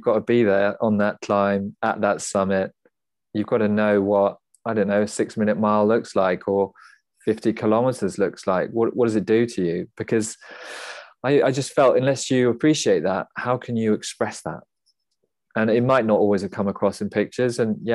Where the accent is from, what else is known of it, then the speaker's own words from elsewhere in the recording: England, United Kingdom; I come from England and not the mountainous part of England.